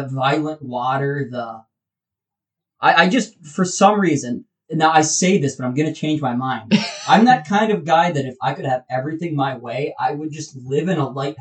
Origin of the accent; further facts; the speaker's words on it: Ohio, United States; we're from Ohio, and he's not.